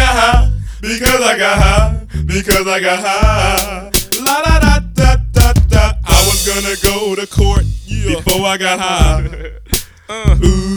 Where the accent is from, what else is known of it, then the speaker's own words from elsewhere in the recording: Palmdale, California, United States; and I'm from East Palmdale.